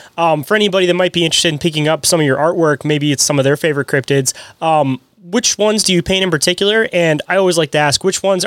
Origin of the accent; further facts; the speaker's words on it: Michigan, United States; because I'm from Michigan. I drove all the way out to Pennsylvania